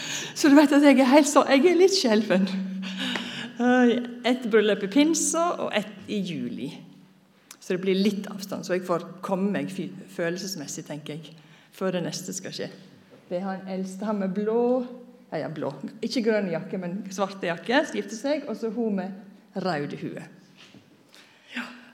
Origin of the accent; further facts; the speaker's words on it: Møre og Romsdal, Norway; Swedish is a second language; moved away as an adult; now in Stavanger, Norway; Men jag är äkte norsk. Født och uppvuxen på Sundmøre på en gal langs en fjord. Kom till Stavanger i 85.